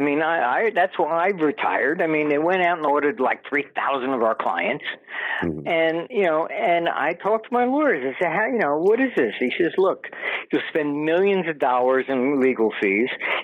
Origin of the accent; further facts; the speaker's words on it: United States; I said, well, I'm an American.